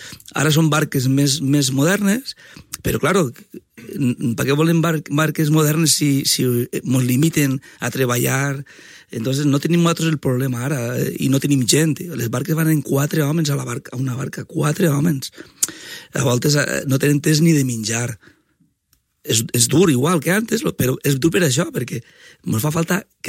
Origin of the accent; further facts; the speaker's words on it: Calp, Valencian Community, Spain; del meu poble de Cal